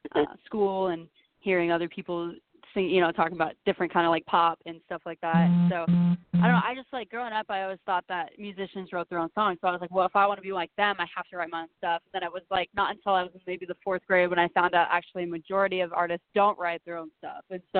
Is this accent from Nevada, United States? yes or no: yes; Reno, Nevada, United States; I'm 23. I came from Reno, Nevada, which I guess country music's pretty popular out there.